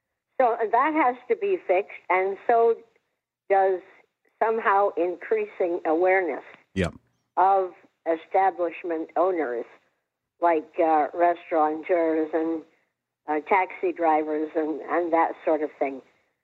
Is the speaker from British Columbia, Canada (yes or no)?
no; Peterborough, Ontario, Canada; from Peterborough, Ontario